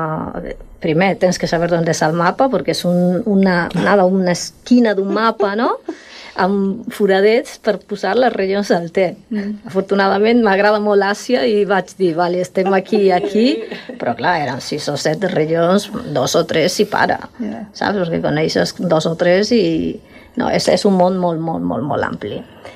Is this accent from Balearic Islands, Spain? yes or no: no; Galicia, Spain; now in Catalonia, Spain; sóc gallega. I que vaig descobrir la professió de somilleria a Catalunya, és a dir, sóc de les Ries Baixes. Tota la vida he estat rodejada de raïm, d'albariño